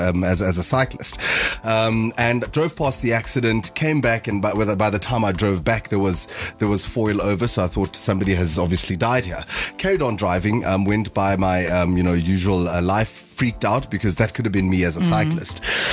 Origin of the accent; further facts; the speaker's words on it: Gauteng, South Africa; We come from the Vaal together, we Vaalies.